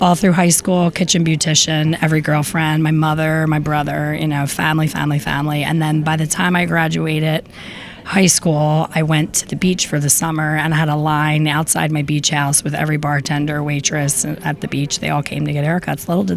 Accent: Philadelphia, Pennsylvania, United States; This is my hometown, Philadelphia. Philly, right? Born and raised.

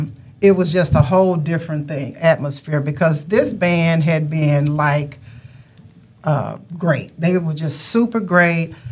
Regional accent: Oak Cliff, Texas, United States; I'm Oak Cliff, y'all. I just put it like that. I'm Oak Cliff. Growing up in Oak Cliff back in the day, it was just a big family.

